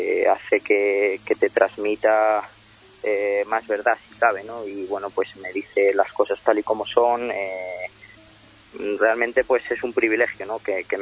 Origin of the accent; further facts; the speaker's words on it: Burgos, Castile and León, Spain; Torear en Burgos es mi tierra. Me voy a presentar ante mis paisanos